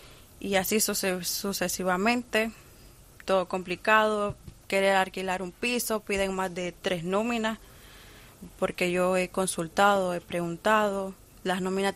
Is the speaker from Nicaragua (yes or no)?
yes; Nicaragua; now in Spain; que era de mi país, que yo soy de Nicaragua